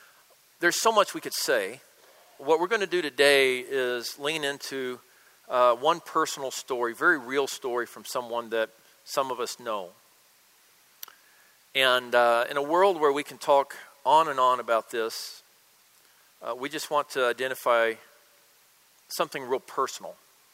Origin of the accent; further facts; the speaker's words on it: Southern US, United States; And so I grew up in the South